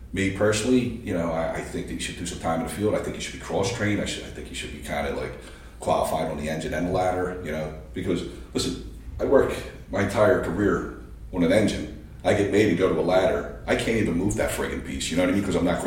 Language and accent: English; Kensington, Pennsylvania, United States; I'm a Polack from Kensington with a GED.